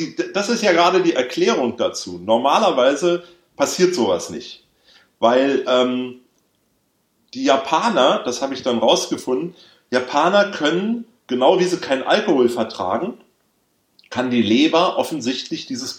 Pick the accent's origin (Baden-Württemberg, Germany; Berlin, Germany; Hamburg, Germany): Berlin, Germany; ich bin ja in West-Berlin aufgewachsen.